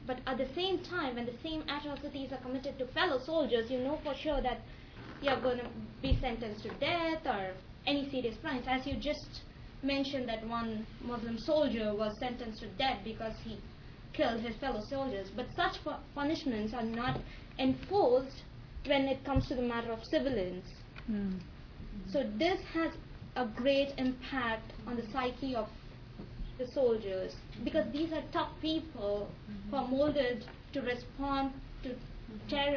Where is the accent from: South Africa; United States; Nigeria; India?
India; I'm from India